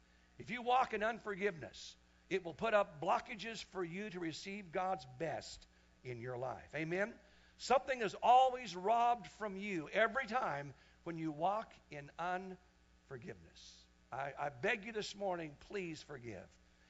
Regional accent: Missouri, United States; also born or lived in Wichita, Kansas; You know, I was raised myself in Missouri when I was only like age 3 to age 8. Those guys were highly prejudiced. There was only white faces all around me all the time. Then I found myself in Wichita, Kansas

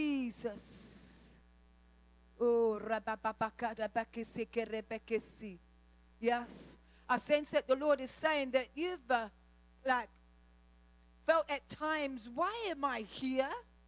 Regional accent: Australia; I'm trying to get it in from how I would say it as an Aussie here.

